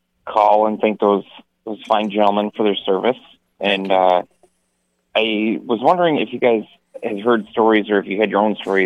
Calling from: Detroit, Michigan, United States; from Detroit.

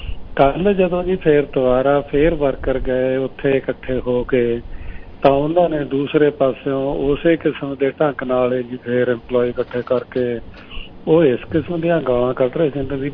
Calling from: Ontario, Canada; ਦੇਖੋ ਅਸੀਂ ਕੈਨੇਡਾ ਦੇ ਵਿਚ ਆ

